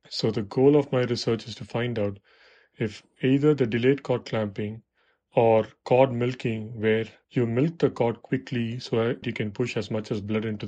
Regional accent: Chennai, Tamil Nadu, India; moved away as an adult; now in United States; I was born and raised in Chennai. I did my medical school back in the southern part of India and transitioned to the United States to pursue a residency in pediatrics

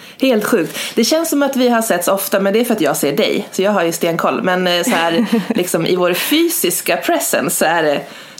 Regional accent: Gävleborg County, Sweden; also born or lived in Ireland; jag är från Hälsingland, men har bott och pluggat mycket utomlands

